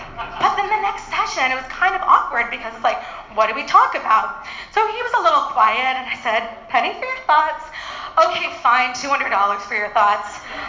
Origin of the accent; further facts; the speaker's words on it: Berkeley, California, United States; mostly coming down to astrology, because I'm from Berkeley.